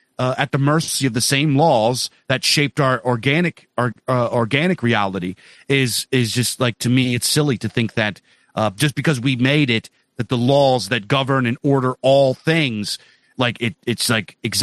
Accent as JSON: {"language": "English", "region": "Pennsylvania", "country": "United States", "tie": "born or raised there", "said": "I grew up in Pennsylvania. This is the capital of deer hunters and outdoorsmen."}